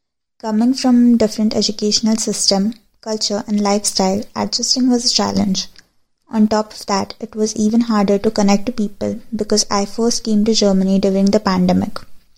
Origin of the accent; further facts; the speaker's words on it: India; So in my case, my decision was not influenced by being Indian. However, I do think this is the case for a lot of Indians.